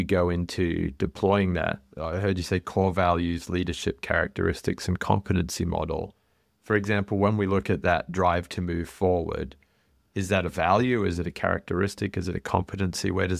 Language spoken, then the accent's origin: English; Australia; now in United States; back in my home country of Australia